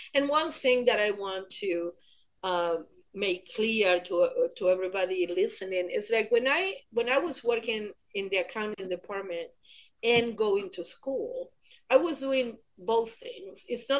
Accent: Argentina; English is a second language; It doesn't matter, I'm from Argentina

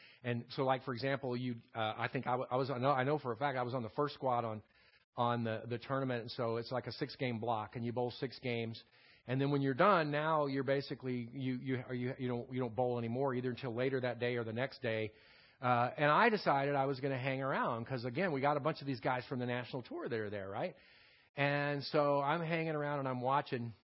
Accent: Houston, Texas, United States; my goal was I was born and raised in Houston. I wanted to become one of the best bowlers in the city of Houston.

